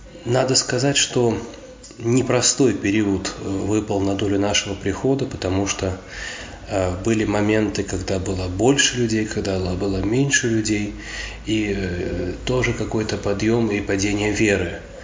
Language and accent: Russian; Latvia; moved away; also born or lived in Germany; я приехал сам из Латвии, я там вырос, родился в Германии